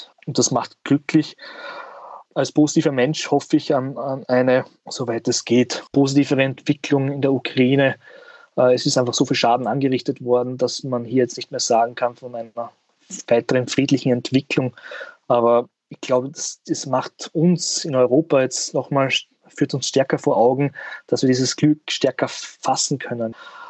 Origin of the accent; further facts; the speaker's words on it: Burgenland, Austria; Ich bin ja kein Wiener, ja, hört man vielleicht auch hin und wieder, sondern ich komme aus dem wunderschönen Südburgenland, das ja an Slowenien grenzt.